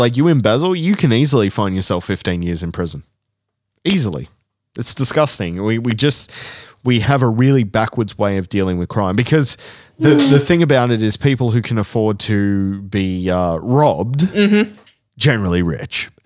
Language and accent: English; Australia; I can tell you this on behalf of as an Australian man, I don't need her fucking defending me.